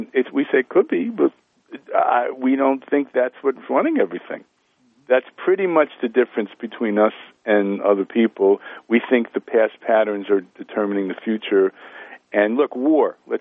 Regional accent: Bronx, New York, United States; You know, look, I'm from the Bronx, so I understand stubborn.

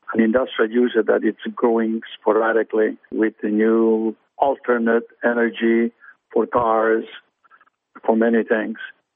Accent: Argentina; I'm from Argentina.

